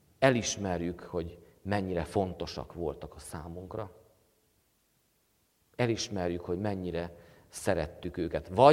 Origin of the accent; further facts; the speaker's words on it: Békéscsaba, Békés, Hungary; ugye én Békéscsabai vagyok